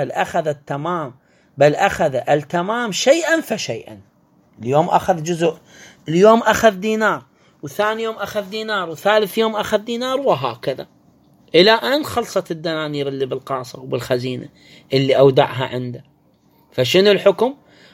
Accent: Iraq; يعني عندنا في العراق.

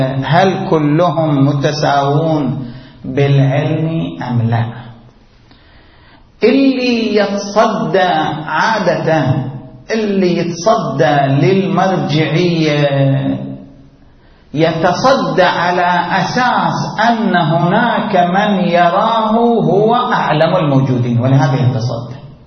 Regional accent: Qatif, Eastern Province, Saudi Arabia; قلنا البارحة أن في بلدنا القطيف عينوا 3 من المراجع

